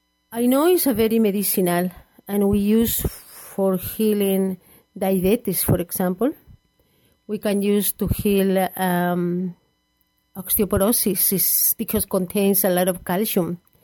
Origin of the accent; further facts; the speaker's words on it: Puno, Peru; I come from Peru. But the place where I come is around the Lake Titicaca.